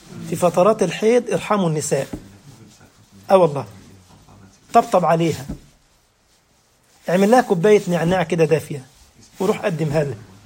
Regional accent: Egypt; الناس عندنا في مصر الأمثال الشعبية دي

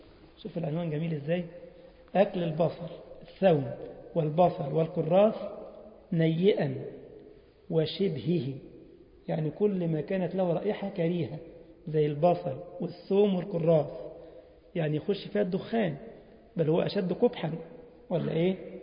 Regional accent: Egypt; في فلسطين ما عندكوش، او عندنا في مصر

